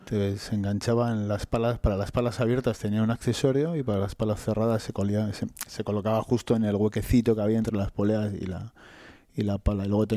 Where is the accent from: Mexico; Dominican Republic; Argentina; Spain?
Spain; Bilbao, Basque Country; Yo soy de aquí, de Bilbao, pero bueno, teníamos allí el coto en Palencia